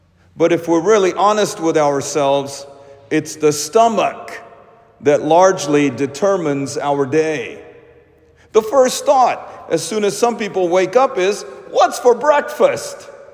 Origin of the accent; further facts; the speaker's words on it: Little Rock, Arkansas, United States; It reminds me of what my home smelled like as a child growing up in Little Rock with my mom's Indian cooking.